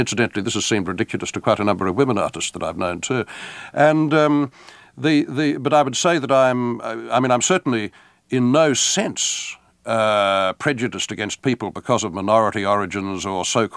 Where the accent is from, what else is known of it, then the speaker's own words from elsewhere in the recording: Australia; also born or lived in England; when they know I'm Australian